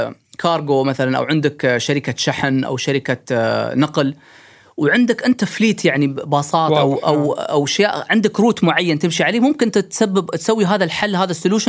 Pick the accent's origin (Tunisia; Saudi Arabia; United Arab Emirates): United Arab Emirates; هذه السيارة على فكرة الوكيل هنا عندنا في الإمارات